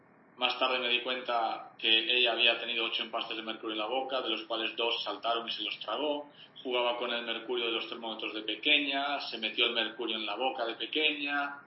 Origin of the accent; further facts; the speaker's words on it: Galicia, Spain; mi mente decía, más soy gallego, los gallegos tienen fama de ser desconfiados, ¿no?